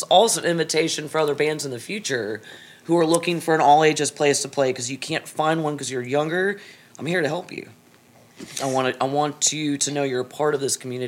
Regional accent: Hickory, North Carolina, United States; also born or lived in Florida; I moved from Florida, grew up in Hickory, and I too did not have anything as a teenager.

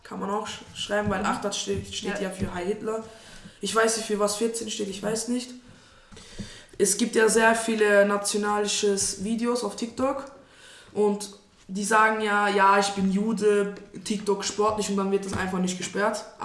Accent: Turkey; now in Germany; ich komme aus Türkei und ich habe ja gesagt, dass ich Moslem bin, aber Christentum respektiere

